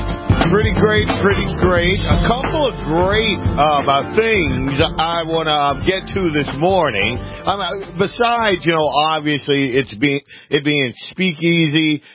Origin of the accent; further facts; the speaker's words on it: New Orleans, Louisiana, United States; But, you know, my Saints, that's my hometown down there.